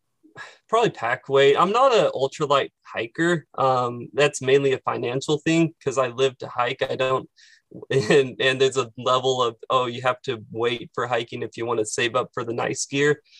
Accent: Kansas City, United States; So to start off, I grew up in the Kansas City area. All my life, the place where we're filming right now, this is the house I grew up in since I was 4 years old.

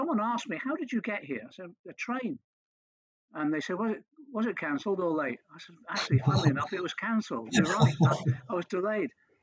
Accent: Liverpool, North West England, United Kingdom; born there; I was born in Liverpool.

